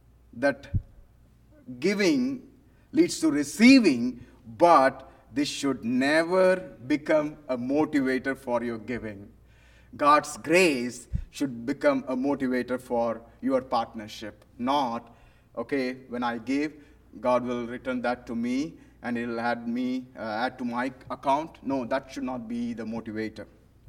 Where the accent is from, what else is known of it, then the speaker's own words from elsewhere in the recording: South India, India; now in United States; Actually, we are from South India, and we moved up to North India as cross-cultural missionaries.